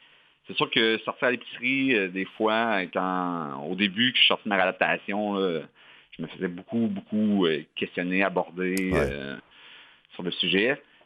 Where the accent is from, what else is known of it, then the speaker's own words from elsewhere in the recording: Victoriaville, Quebec, Canada; je viens de Victoriaville, qui est une ville relativement moyenne, mettons, environ 40-45 000 habitants. Puis, tu sais, c'est quand même un petit, moi j'appelle ça un gros village.